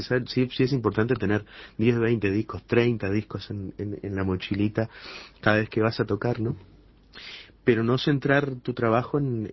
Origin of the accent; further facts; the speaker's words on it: Sauce, Canelones, Uruguay; also born or lived in Montevideo; Yo soy nacido en Montevideo, pero criado en Sauce. Mi familia actualmente vive en Villa Argentina.